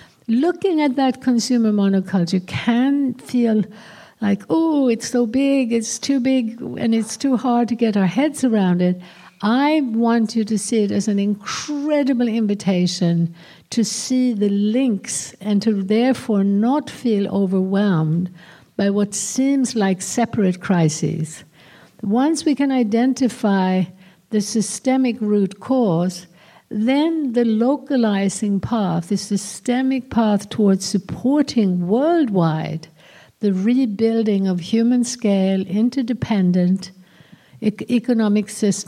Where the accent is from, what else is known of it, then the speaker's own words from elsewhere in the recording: Sweden; growing up in Sweden, which was a very homogenous, you know, white, blue-eyed, blonde culture.